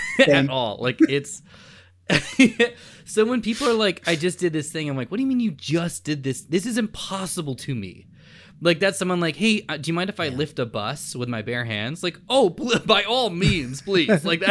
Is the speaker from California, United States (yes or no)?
yes; San Jose, California, United States; I'm from San Jose. Mm-hmm. It's a town that made me